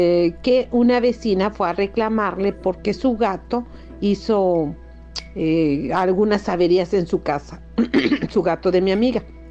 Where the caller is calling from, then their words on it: Canada; de Canadá.